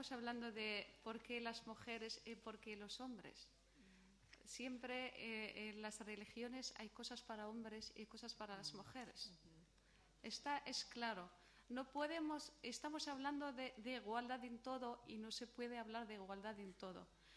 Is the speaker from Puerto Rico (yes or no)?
no; Morocco; now in Spain; yo soy de Marruecos, tengo aquí más de 15 años, pero sé la cultura española